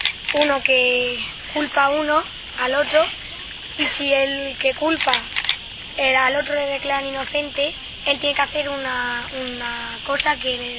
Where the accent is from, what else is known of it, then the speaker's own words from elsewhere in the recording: San Javier, Region of Murcia, Spain; de San Javier.